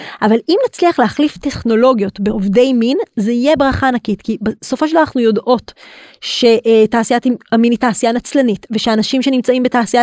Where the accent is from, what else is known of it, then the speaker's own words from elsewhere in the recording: Jerusalem, Jerusalem District, Israel; זה לא ידעתי, כי אני ירושלמית.